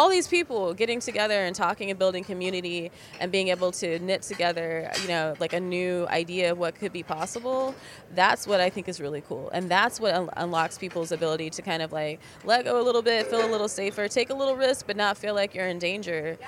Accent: Texas, United States; now in Seattle, United States; both Latanya and I are not from Seattle. And I'm from Texas.

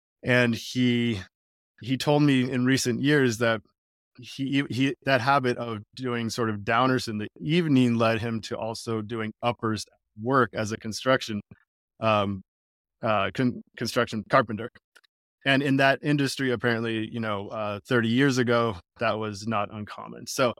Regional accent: California, United States; I have a twin brother. We grew up in Northern California.

